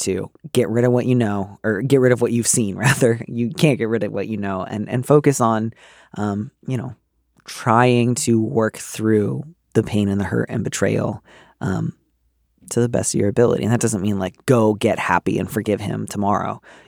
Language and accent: English; Midwest, United States; I grew up in the Midwest, so like we did have central air